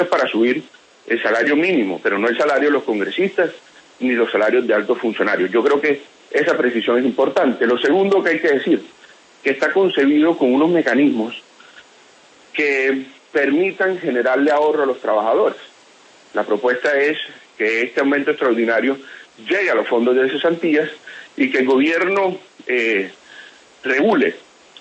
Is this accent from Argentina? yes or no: no; Colombia; ya yo en este momento no pienso como empresario, pienso como colombiano